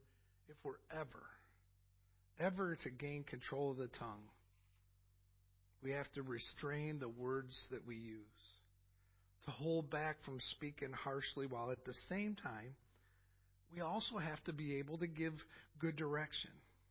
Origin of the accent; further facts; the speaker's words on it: Chicago, Illinois, United States; How about, I'm from the Chicago area. How about the Great Chicago Fire in 1871?